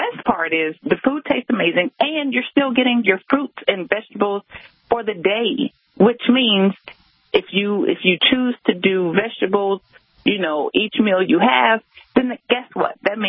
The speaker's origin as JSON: {"language": "English", "region": "the South", "country": "United States", "said": "because I am from the South. And even though I grew up eating relatively healthy, I'm still from the South."}